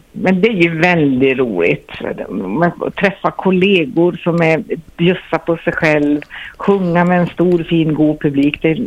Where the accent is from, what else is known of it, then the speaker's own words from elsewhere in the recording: Norrbotten County, Sweden; now in Gothenburg, Sweden; det tror jag har kommit från min norrländska uppväxt.